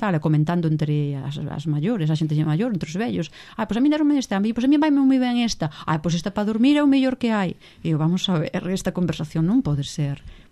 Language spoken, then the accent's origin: Galician; Malpica, Galicia, Spain; eu co Son de Malpica, aínda que non Son de Malpica Porto, son máis unha pica de dentro do monte